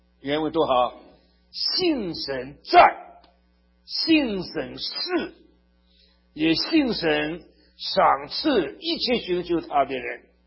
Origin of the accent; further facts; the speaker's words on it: China; 那么我们中国人特别谦卑，可能是我们美德。